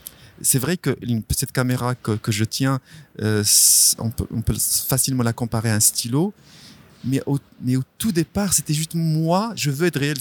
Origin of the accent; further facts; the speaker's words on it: Morocco; alors que j'ai encore peur quand je vais chez moi au Maroc